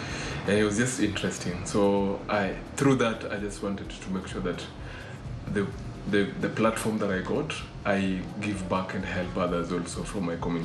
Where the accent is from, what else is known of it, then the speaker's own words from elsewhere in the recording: Mathare, Nairobi, Kenya; Growing up in Mathare was not easy